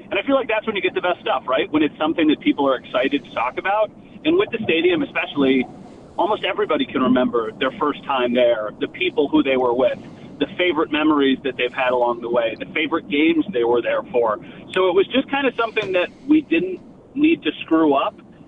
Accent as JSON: {"language": "English", "region": "New York", "country": "United States", "said": "As you know, somebody who, I'm from Western New York, so to hear the stories about Marv Levy and know the legend of Marv Levy"}